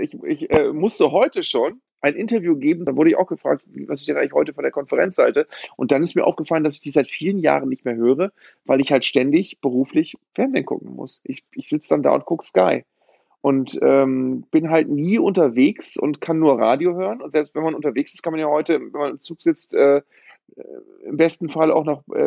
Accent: Bremen, Germany; Ich habe tatsächlich in meiner Kindheit schon in Bremen, was gar nicht so einfach war, mir Vorrichtungen gebaut

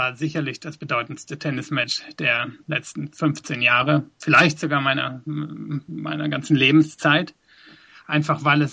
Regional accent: western Germany, Germany; die aus Hamburg in die Gegend gezogen waren, wo ich aufgewachsen war in Westdeutschland.

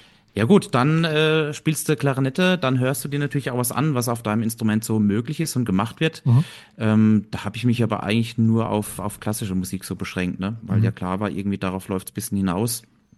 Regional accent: Bürgstadt, Bavaria, Germany; also einer der beiden aus dem kleinen Kaff Bürgstadt, wo ich herkomme, gibt's ja 2

